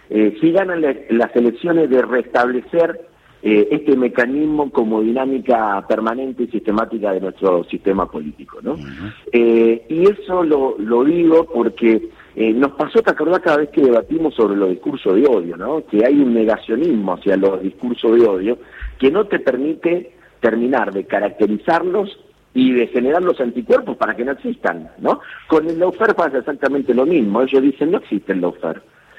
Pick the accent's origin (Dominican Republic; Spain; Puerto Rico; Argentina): Argentina; Santa Fe; Yo vengo de la provincia de Santa Fe, nosotros tenemos sistema de primarias abiertas, simultáneas y obligatorias, inclusive antes que la Nación.